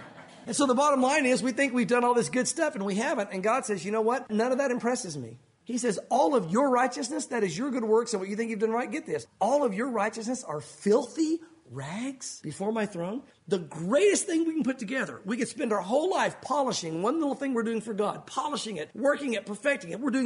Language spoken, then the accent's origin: English; Tennessee, United States; born there; Well, I was born in Tennessee.